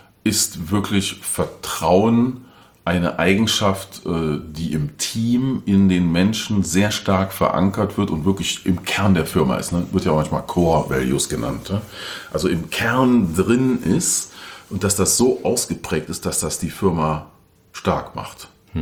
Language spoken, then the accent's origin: German; North Rhine-Westphalia, Germany; Ich komme aus dem Rheinland, nähe Köln.